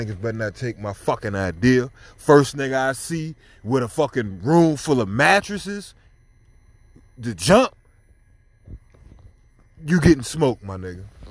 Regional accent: Newport News, Virginia, United States; I'm a dirty ghetto kid. I'm from Newport News, downtown, pretty every nigga in the hood.

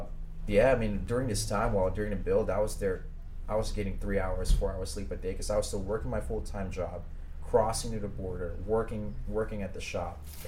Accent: Philippines; You know, I came from Philippines. I came from a place where I never even had anything.

